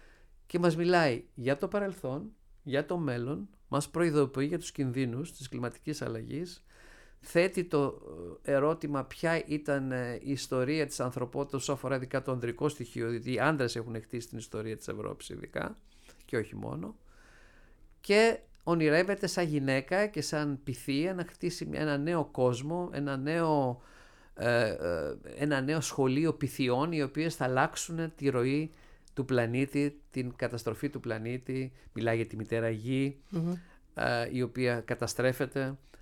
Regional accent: Greece; Γιατί έβλεπα ότι η Ελλάδα, και εγώ σαν Έλληνας δημιουργός και καλλιτέχνης

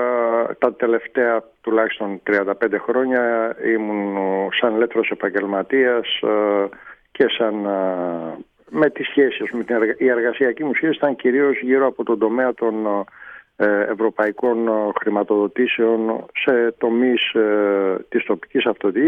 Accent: Piraeus, Attica, Greece; Μεγάλωσα στο Πειραιά και είχα και μνήμες από τη θάλασσα

